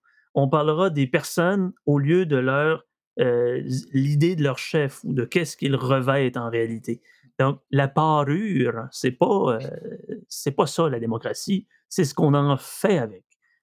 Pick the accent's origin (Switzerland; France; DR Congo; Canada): Canada; Saguenay, Quebec; J'ai 77 ans, puis je viens du Saguenay.